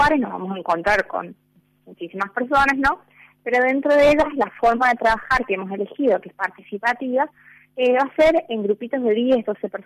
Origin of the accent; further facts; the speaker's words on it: Cuyo, Argentina; yo que soy de Cuyo, dentro incluso de Cuyo vivimos la fe a veces de un poco diferente, tanto en San Luis como en Mendoza y San Juan